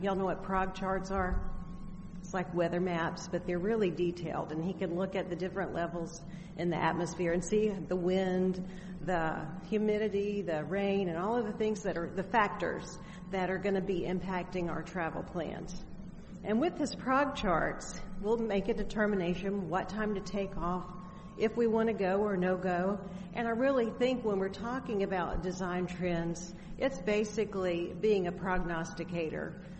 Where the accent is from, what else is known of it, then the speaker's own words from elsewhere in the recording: Dalton, Georgia, United States; I'm from Dalton, Georgia, and I am an interior designer.